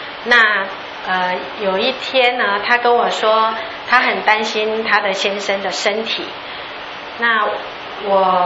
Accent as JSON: {"language": "Chinese", "country": "Taiwan", "said": "为什么我们台湾人说吃猪脚会过厄运呢？"}